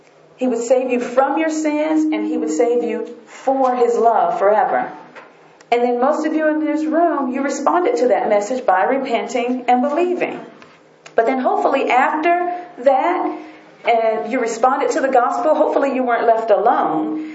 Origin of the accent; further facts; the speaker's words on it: North Carolina, United States; So I wasn't kind of in my hometown with the pastor or people I knew. So when I got back home, the Lord saved me when I was in Washington, D.C. or Maryland. So I go back home to North Carolina